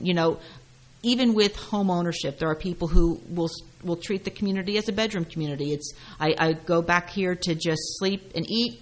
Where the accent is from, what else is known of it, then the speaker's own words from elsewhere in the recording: Clinton, United States; I grew up in Clinton. I left for a while, but the minute I had my kids, it was time to go home.